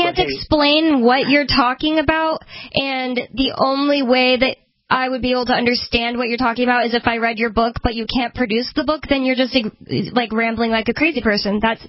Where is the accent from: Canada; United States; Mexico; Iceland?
United States; San Antonio, Texas; Yeah, I'm from San Antonio.